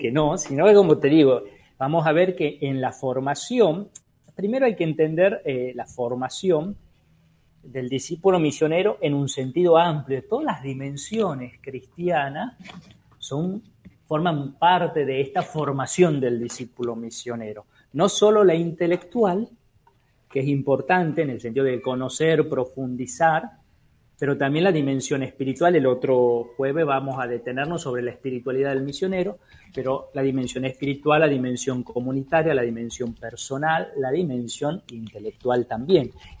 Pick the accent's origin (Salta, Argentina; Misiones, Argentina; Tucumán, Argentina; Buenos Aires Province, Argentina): Tucumán, Argentina; Aguilares; Yo soy de Aguilares, entonces sí.